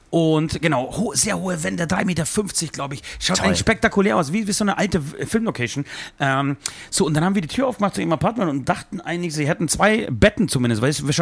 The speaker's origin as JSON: {"language": "German", "country": "Poland", "said": "ich bin Pole"}